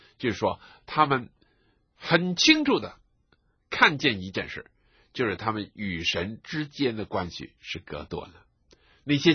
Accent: China; 那么假如我们中国人今天得救了，得到福音的好处了

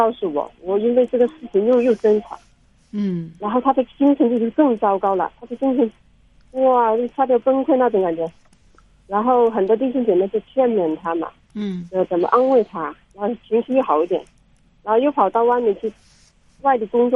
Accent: Jiangxi, China; moved away as an adult; also born or lived in Wenzhou; now in Fujian, China; 在浙江温州待了十几年了，然后就，又回到这福建。回到福建回了四年了，我是江西的，嫁到福建。

